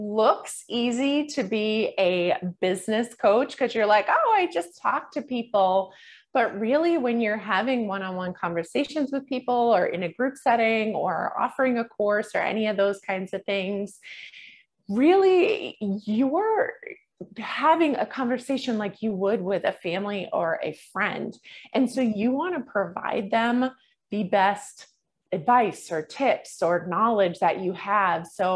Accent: Massachusetts, United States; we're from Massachusetts, you know, the seafood capital of the world.

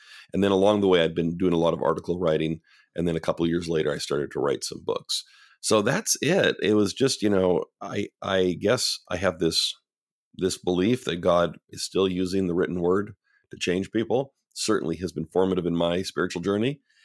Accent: Canada; I grew up in Canada.

